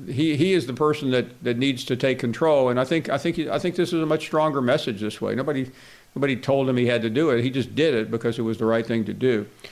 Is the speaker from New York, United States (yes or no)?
no; Memphis, Tennessee, United States; born there; In fact, I was born in Memphis, Tennessee.